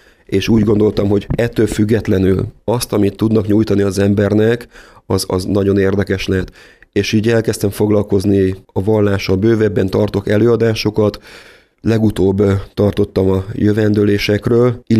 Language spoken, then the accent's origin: Hungarian; Budapest, Hungary; belvárosban nőttem fel, Budapesten.